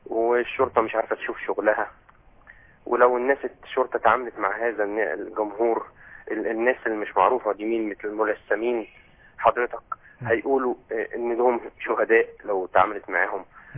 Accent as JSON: {"language": "Arabic", "town": "Suez", "region": "Suez Governorate", "country": "Egypt", "said": "أنا من أهل السويس"}